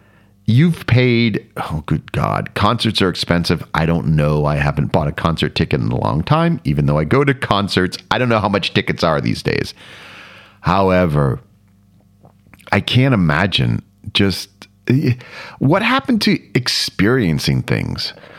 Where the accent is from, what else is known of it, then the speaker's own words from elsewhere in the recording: Florida, United States; And remembering what it was like being a teenager, growing up in Florida.